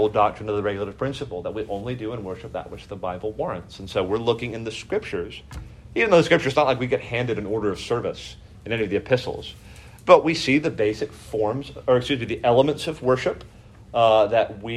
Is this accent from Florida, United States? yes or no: yes; Florida, United States; So in the church I grew up in Florida, Reformed Baptist Church, we had whole services.